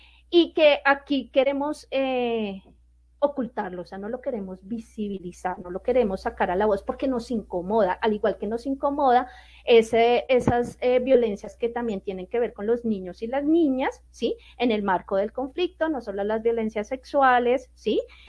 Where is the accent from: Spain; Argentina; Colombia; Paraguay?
Colombia; nos cuesta como sociedad colombiana